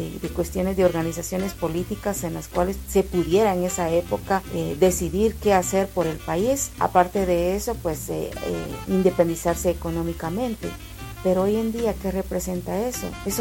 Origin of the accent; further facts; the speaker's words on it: Guatemala; como guatemaltecos, estamos conscientes